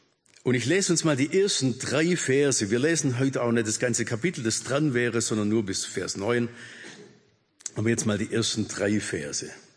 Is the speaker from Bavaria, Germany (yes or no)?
no; Baden-Württemberg, Germany; Oder darf ich als echter Schwabe keine Hessin heiraten?